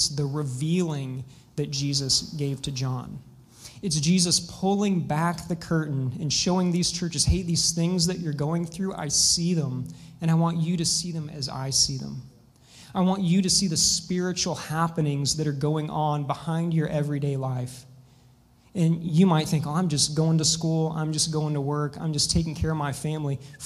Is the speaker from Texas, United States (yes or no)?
yes; Texas, United States; I'm from Texas.